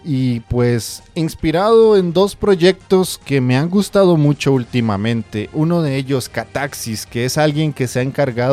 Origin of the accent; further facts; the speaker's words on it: Costa Rica; yo soy de Costa Rica